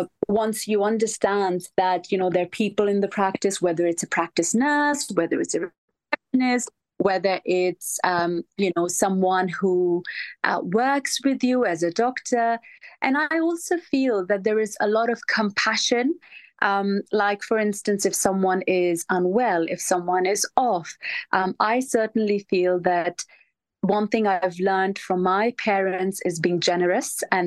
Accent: Germany; I was born and bred in Germany. I'm German by birth, and my father is from Pakistan. My mother is not Pakistani. She is from Afghanistan. And I speak five languages.

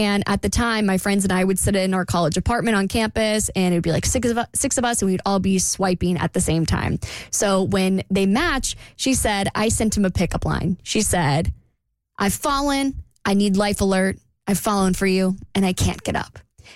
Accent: the South, United States; As a Southerner, I hate that it's two northern teams in the championship.

